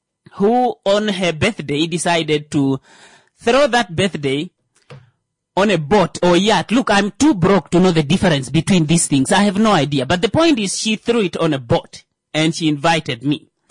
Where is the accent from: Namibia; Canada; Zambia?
Namibia; Kavango; Now, at this point, she knows I'm from, she knows I'm from Kavango. So she's like, well, water is not something that's strange to you.